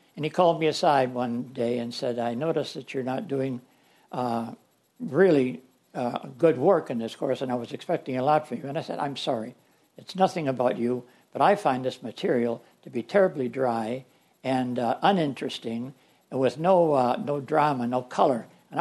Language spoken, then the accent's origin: English; Ann Arbor, Michigan, United States; I grew up in Ann Arbor. My folks moved there from the East Coast in 1937. And I did all my schooling there